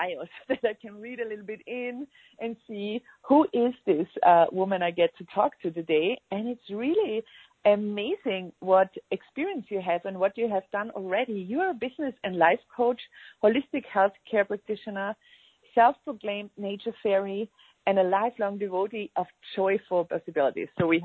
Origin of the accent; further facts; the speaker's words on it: Vienna, Austria; I'm from Vienna, Austria.